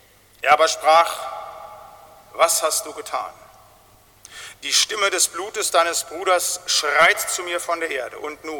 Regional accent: North Rhine-Westphalia, Germany; Da, wo ich herkomme, im Siegerland, das ist ein sehr frommer Beritt

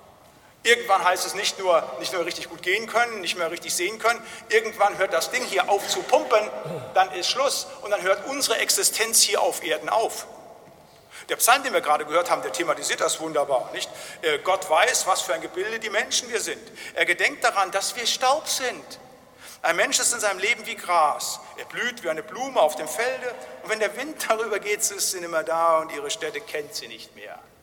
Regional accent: North Rhine-Westphalia, Germany; Da, wo ich herkomme, so aus den Gemeinschaftskreisen im Siegerland, da war es üblich, wenn wir Gebetsgemeinschaft hatten

